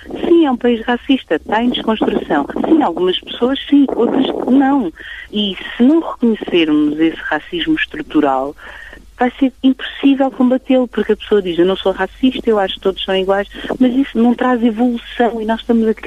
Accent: Portugal; born there; a minha mãe é, nasceu em Angola, o meu pai é da Guiné-Bissau, mas eu nasci em Portugal.

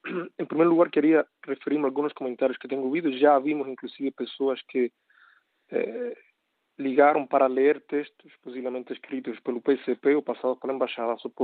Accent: Cuba; Eu sou cubano, senhores. Eu sou cubano, eu vivo lá, vivi lá muitos anos, continuo a ter vínculo

